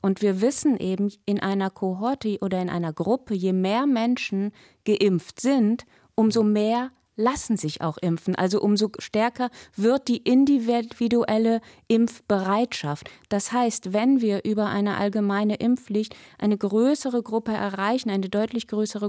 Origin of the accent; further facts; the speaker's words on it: Bremen, Germany; Also ich komme ja aus Bremen und vertrete Bremen im Deutschen Bundestag